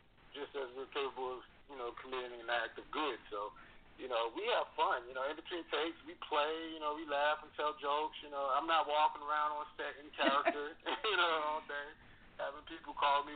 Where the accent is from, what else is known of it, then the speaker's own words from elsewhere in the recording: Stone Mountain, Georgia, United States; Well, yeah, you know, I grew up in Stone Mountain, Georgia, you know what I'm saying, on the east side